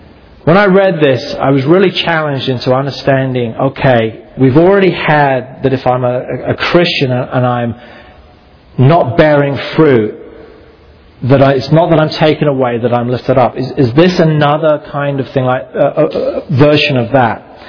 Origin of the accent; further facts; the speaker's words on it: England, United Kingdom; I mean, you may think as an English person, I use it all the time.